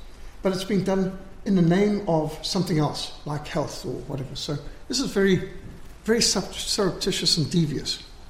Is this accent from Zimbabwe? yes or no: yes; Zimbabwe; our family was totally secular when I was growing up in Rhodesia